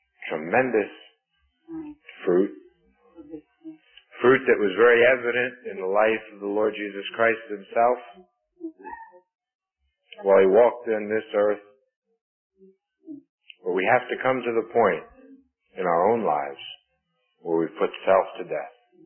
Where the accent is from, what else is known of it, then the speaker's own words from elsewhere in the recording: Glen Head, New York, United States; When I was growing up in Glen Head, there was an elder there.